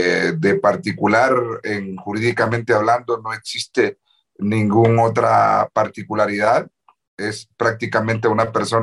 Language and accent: Spanish; Honduras; pues no veo como hondureño, como abogado, apartándome de cualquier tipo de sentimiento que pueda tener como hondureño